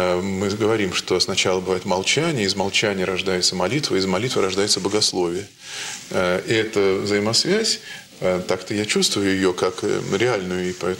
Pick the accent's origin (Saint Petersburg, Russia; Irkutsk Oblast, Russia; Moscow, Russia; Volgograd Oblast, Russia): Moscow, Russia; now in Ryazan, Russia; я как такой москвич до мозга костей, но блаженствую тем, что живу в глубокой провинции